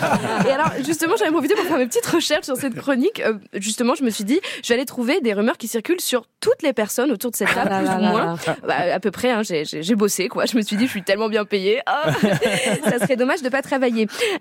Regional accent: Réunion, France; Et moi, on m'a dit quelque chose par chez nous, là où j'ai grandi, à l'île de la Réunion.

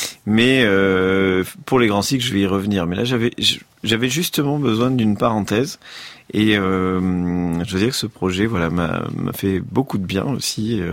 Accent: Toulouse, Occitanie, France; à Toulouse, dans ma ville natale

